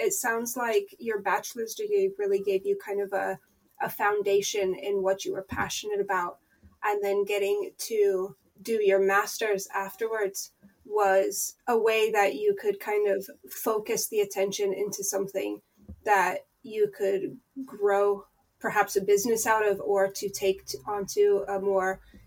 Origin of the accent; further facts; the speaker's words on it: United States; now in United Kingdom; Obviously, I'm American and not used to the weather or the culture.